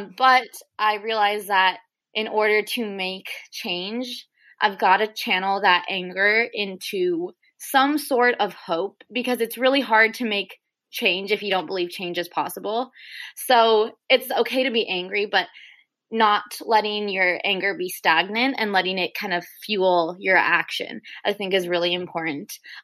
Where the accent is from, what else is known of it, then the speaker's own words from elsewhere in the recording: Houston, Texas, United States; So I'm from Houston and Hurricane Harvey was a hurricane that really decimated our city in 2016.